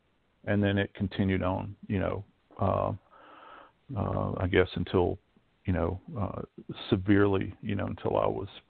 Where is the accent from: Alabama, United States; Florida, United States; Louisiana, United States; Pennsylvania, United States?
Louisiana, United States; born there; I was born in North Louisiana, but all of my family lived in South Louisiana in the New Orleans area, and had uncles down there and extended family.